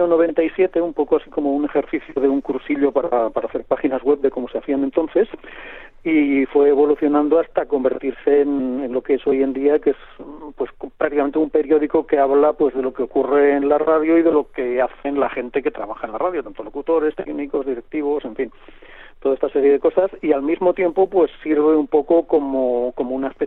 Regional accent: Barcelona, Catalonia, Spain; en principio yo soy de Barcelona, aunque ahora viva fuera.

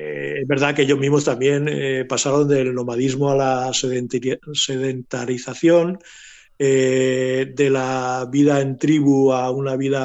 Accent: Melilla, Spain; born there; yo nací en Melilla, por lo tanto yo geográficamente soy africano

